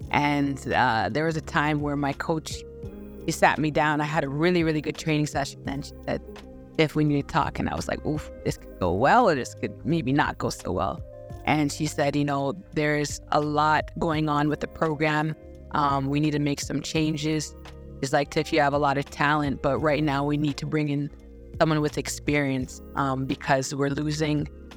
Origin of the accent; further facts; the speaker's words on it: Canada; growing up in Canada, it's all about hockey.